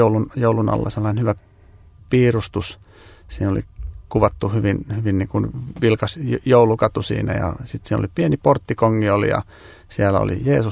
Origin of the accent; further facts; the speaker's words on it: Kotka, Kymenlaakso, Finland; Me ollaan Kotkasta molemmat kotoisin, eikä olla lapsuuden koditkaan kovin kaukanta toista, että muutaman kilometrin päässä toisistaan